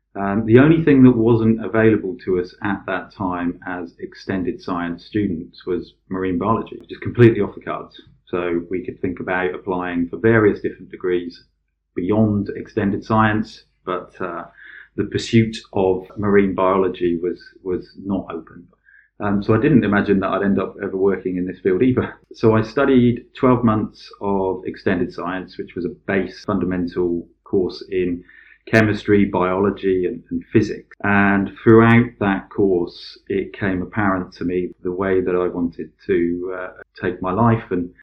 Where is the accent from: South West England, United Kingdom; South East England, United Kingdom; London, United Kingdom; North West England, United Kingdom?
South West England, United Kingdom; Plymouth; I am a Plymouthian. I was born in Plymouth, and I've remained in Plymouth for much of my life.